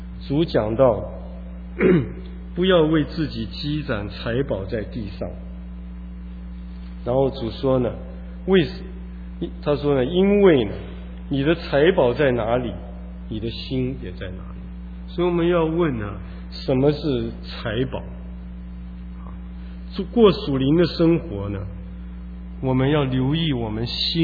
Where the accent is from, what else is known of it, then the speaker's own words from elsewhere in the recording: China; 我们中国人讲的名师出什么？出高徒啊。